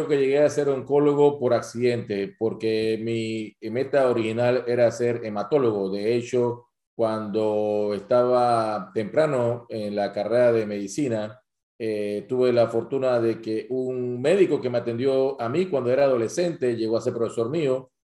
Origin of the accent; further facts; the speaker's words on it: Panama; moved away as an adult; now in United States; en mi país natal, que es Panamá, quería hacer mi carrera de hematólogo en Panamá.